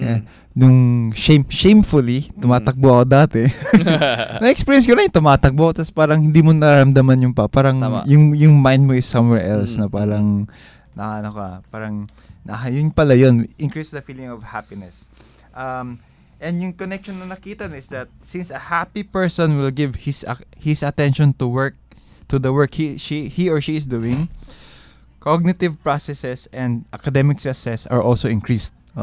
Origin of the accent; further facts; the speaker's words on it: Cagayan de Oro, Northern Mindanao, Philippines; Kasi naalala ko sa amin sa CDO, kinder 3, kasi may kinder 3 sa amin bago mag-grade 1.